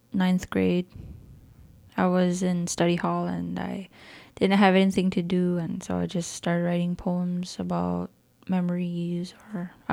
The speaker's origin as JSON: {"language": "English", "town": "Whitefish Bay", "region": "Ontario", "country": "Canada", "lives_now": "Grand Portage, United States", "said": "I'm from Nayot Kemigwaning, Whitefish Bay, Ontario. I live in Grand Portage, Minnesota."}